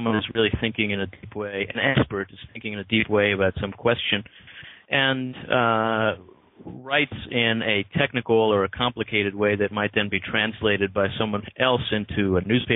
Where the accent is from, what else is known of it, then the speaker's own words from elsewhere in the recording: New Jersey, United States; also born or lived in Israel; I grew up in New Jersey, but I was born in Israel.